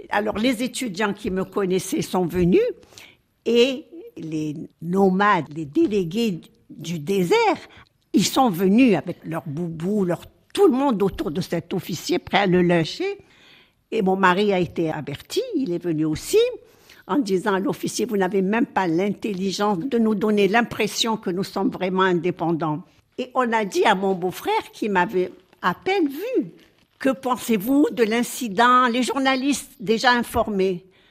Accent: Sétif, Sétif Province, Algeria; je suis de Sétif, c'est des hauts plateaux.

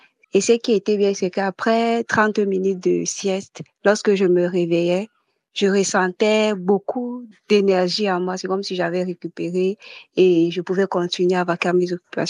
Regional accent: Cameroon; j'ai 29 ans. Je suis camerounaise.

